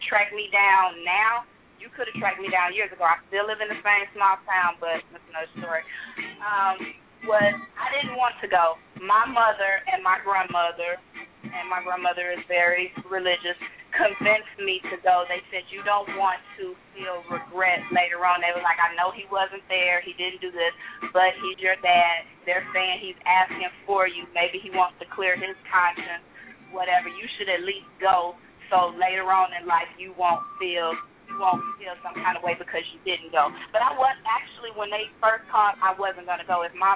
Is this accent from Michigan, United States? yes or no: yes; Michigan, United States; also born or lived in Chicago, United States; when I moved to Michigan from Chicago, which is only where I lived in Michigan and grew up in Michigan, is only about an hour and 30 minutes max from Chicago.